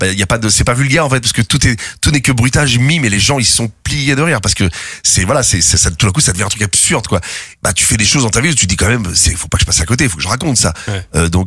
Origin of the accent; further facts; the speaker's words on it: Rouen, Normandy, France; le spectacle qu'on travaillait à Rouen, dans ma ville natale